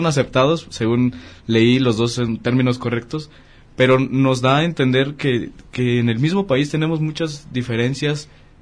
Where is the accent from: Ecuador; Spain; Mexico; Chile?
Mexico; una de las cosas que nos identifica como mexicanos